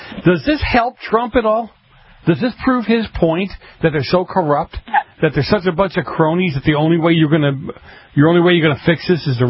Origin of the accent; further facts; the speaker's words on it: Boston, Massachusetts, United States; I'm not a sports freak. I grew up in Boston, right? Pretty, depending on how you look at it, a pretty boring sports town.